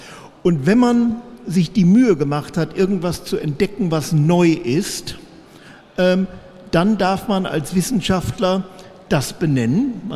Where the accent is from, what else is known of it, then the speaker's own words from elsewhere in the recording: Bielefeld, North Rhine-Westphalia, Germany; Also ich bin in Bielefeld groß geworden.